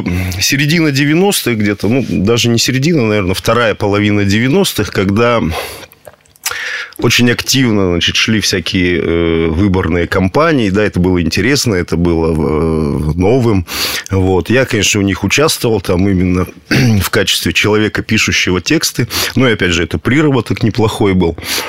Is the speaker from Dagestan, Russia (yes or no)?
no; Kazan, Tatarstan, Russia; born there; also born or lived in Saint Petersburg; Питер, конечно, там я считаю родным. Казань, конечно, я считаю родной.